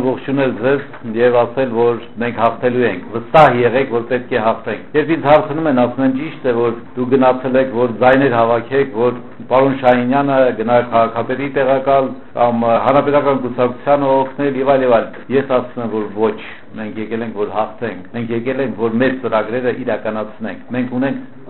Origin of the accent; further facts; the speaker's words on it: Yerevan, Armenia; Ես ուզում եմ ասել որպես երևանցի, որ իմ սիրտը ցավում է իմ Երևանի համար